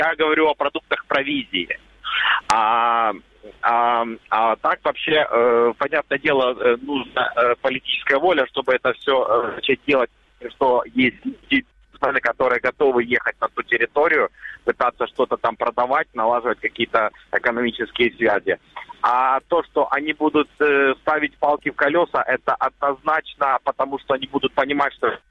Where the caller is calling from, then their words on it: Luhansk Oblast, Ukraine; Здравствуйте … Луганская область.